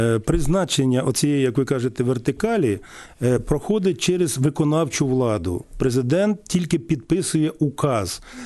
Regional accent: Mykolaiv Oblast, Ukraine; тієї ж моєї рідної Миколаївщини, яку ви згадали.

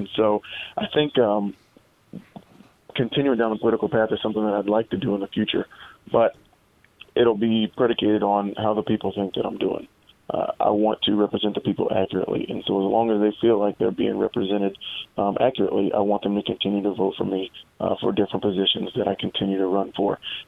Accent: St. Joseph, Missouri, United States; And so for me, growing up in St. Joe, my parents were heavily involved in the community and they made sure that we were too

